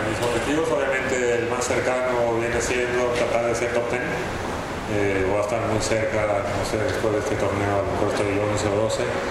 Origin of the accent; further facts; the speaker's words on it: Mexico; ojalá que también como mexicano me recuerden